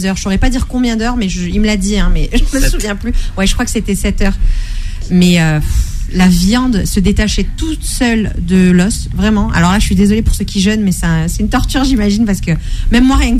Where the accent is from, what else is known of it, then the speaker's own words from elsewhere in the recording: Avignon, Provence-Alpes-Côte d'Azur, France; moi je suis originaire d'Avignon. Donc les petites rues pavées, tout ça, trop mignon.